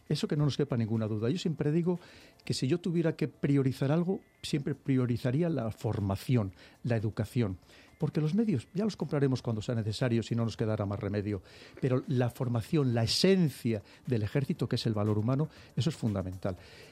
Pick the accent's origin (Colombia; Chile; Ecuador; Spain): Spain; somos el pueblo español